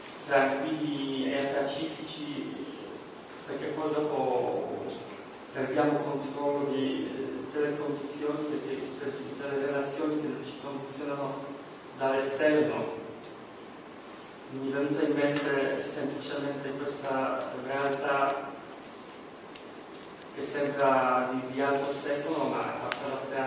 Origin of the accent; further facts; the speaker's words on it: Poland; Italian is a second language; moved away; io sono scappato dalla Polonia nel 91, a pochi mesi dopo caduta del muro di Berlino